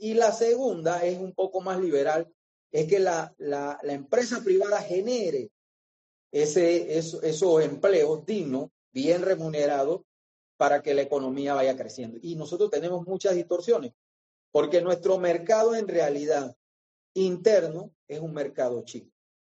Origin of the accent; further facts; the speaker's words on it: Panama; Nosotros como panameños solamente nos enfocamos en el mercado local, que es muy pequeño.